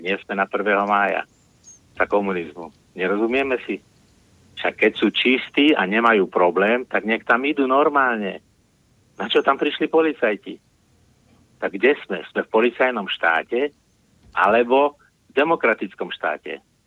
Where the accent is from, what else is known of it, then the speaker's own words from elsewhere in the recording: Bratislava, Bratislava Region, Slovakia; ja som Bratislavčan, 50 rokov. Žijem tu 50 rokov